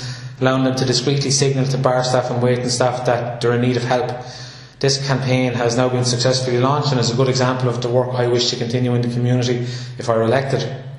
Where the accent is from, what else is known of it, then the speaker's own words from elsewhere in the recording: Ardattin, County Carlow, Ireland; I grew up in Ardatton, just up the road here. Went to primary school in Ardatton and then secondary school in Tullow.